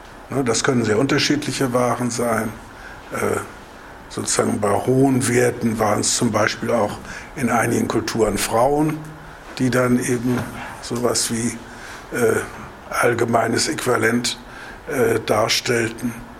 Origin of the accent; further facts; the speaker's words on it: Kiel, Schleswig-Holstein, Germany; Als Kieler sollte ich vielleicht noch hinzufügen